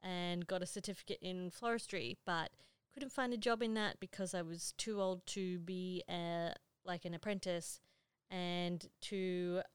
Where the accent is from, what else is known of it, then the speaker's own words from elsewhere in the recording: Australia; I am from Australia and I have been shooting for pretty much exactly 10 years now.